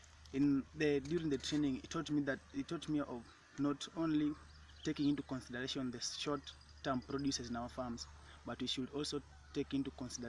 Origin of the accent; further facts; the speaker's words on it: Homa Bay County, Kenya; from Kenya. Homa Bay County. I'm 24 years of age, not married.